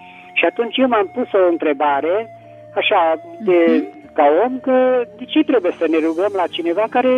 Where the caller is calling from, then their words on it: Petroșani, Hunedoara County, Romania; din Petroșani.